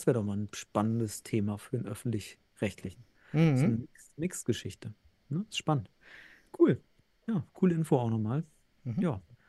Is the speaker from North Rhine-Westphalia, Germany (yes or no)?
yes; North Rhine-Westphalia, Germany; Also ich bin ja Westfale